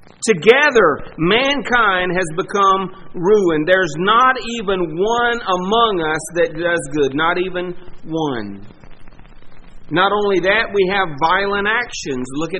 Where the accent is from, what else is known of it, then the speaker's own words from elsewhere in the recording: Warner Robins, Georgia, United States; And I remember growing up in Warner Robins, Georgia. I must have been 5 or 6 years old.